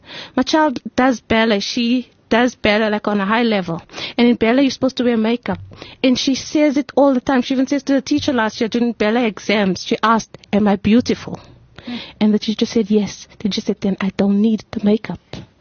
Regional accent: South Africa; I am a South African that is truly mixed. My father's an Indian. My mother's a black. My grandfather's a Swati. I grew up in an Indian neighborhood and a colored neighborhood, and I'm married to a Xhosa man.

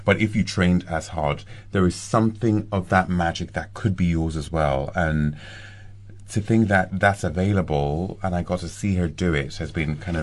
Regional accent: Nigeria; I grew up in Nigeria.

